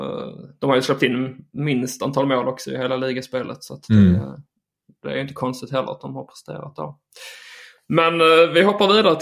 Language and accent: Swedish; Ystad, Skåne, Sweden; extra stolt är mig också att han kommer från mina hemtrakter nere i Ystad